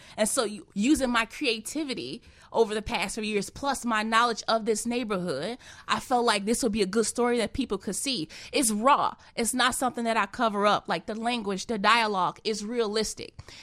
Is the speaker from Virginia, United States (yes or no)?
no; Inglewood, California, United States; Well, I was born and raised in Inglewood all my life. My family, they still live in the Inglewood community.